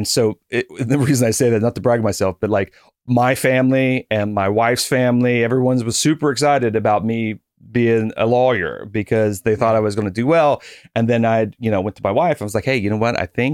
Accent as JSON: {"language": "English", "region": "Kentucky", "country": "United States", "tie": "born or raised there", "said": "growing up in Eastern Kentucky, right where Ohio, West Virginia, and Kentucky kind of butt together, it's a very middle class, lower middle class place."}